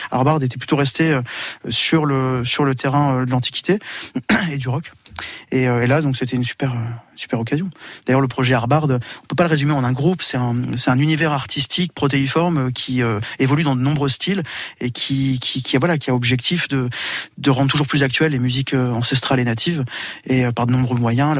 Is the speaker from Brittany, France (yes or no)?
yes; Brittany, France; Non, on n'est pas français, on est breton.